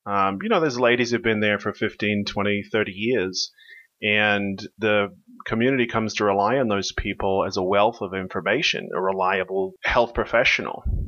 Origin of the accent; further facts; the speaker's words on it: Australia; now in United States; the CEO and founder of Voista Training Labs, pharmaceutical training company. I'm an Australian-American.